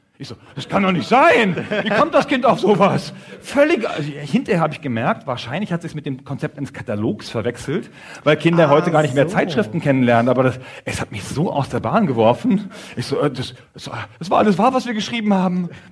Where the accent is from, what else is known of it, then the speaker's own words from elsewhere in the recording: Bevern, Lower Saxony, Germany; wir kommen zusammen aus Befern in Niedersachsen, in Südniedersachsen.